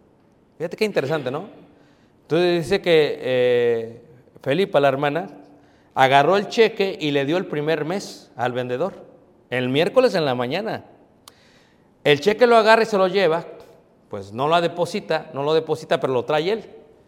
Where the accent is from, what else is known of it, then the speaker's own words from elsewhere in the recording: Mexico; now in United States; Yo sí vivo el sueño americano, ¿eh? Porque él es anglosajón, yo soy mexicano y él me corta el césped.